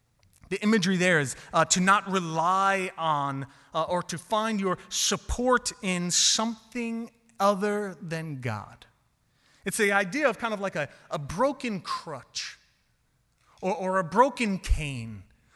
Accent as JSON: {"language": "English", "region": "New York", "country": "United States", "said": "because I'm from New York, and you don't do it till, you know."}